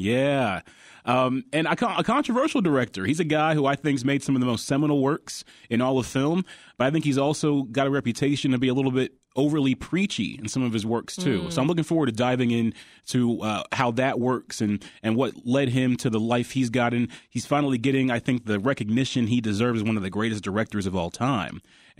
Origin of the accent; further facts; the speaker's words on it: Ohio, United States; You know, I'm from Ohio. Great state of Ohio.